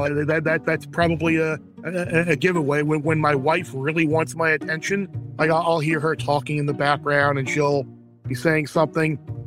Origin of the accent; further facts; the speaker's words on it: Northeast, United States; growing up in the Northeast and being a Big East homer and just growing up on Big East basketball